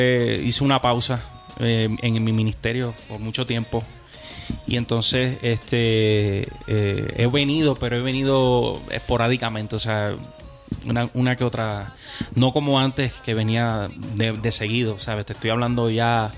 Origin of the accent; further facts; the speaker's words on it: Puerto Rico; now in Texas, United States; es un joven de Puerto Rico. Venimos de Puerto Rico. Actualmente estamos viviendo en Estados Unidos, en el estado de Texas.